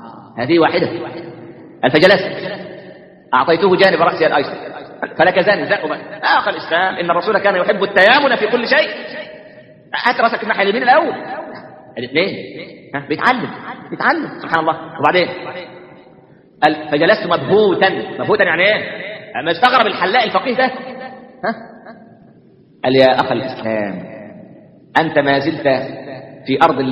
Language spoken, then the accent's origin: Arabic; Minya, Minya Governorate, Egypt; انا فاكر زمان على المحطه ها عندنا في المنيا